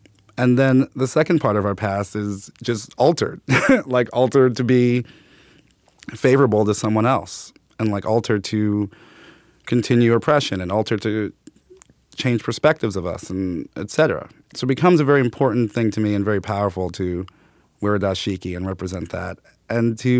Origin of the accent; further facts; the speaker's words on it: Brooklyn, New York, United States; I grew up in Brooklyn, Bed-Stuy, then Clinton Hill.